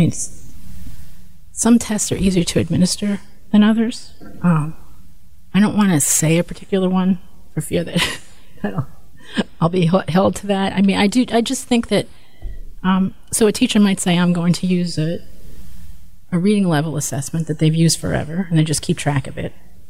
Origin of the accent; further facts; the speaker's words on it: New York, United States; I think I grew up in New York a million trillion years ago